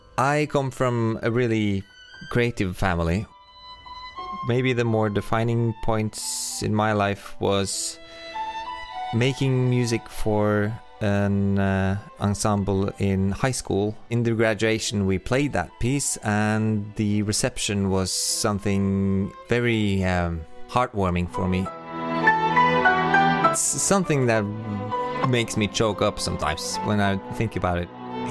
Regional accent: Oslo, Norway; English is a second language; I'm a composer from Oslo, Norway

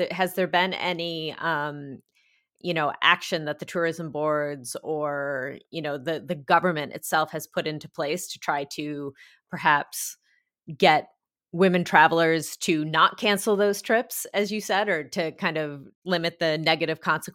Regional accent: United States; As an American, stereotypically, it's thought as American tourists, we are, as a group, I suppose, naturally pretty friendly, talkative, boisterous bunch.

